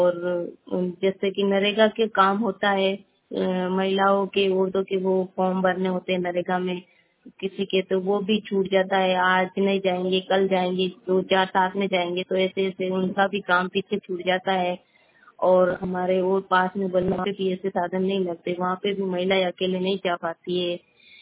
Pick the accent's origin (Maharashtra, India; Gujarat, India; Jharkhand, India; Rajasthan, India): Rajasthan, India; Bikarlai; मेरा गांव बिकरलई है और मेरा थाना जेतारण लगता है।